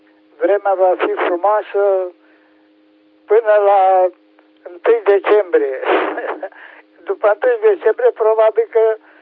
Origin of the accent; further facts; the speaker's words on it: Oradea, Bihor County, Romania; și sunt din Oradea.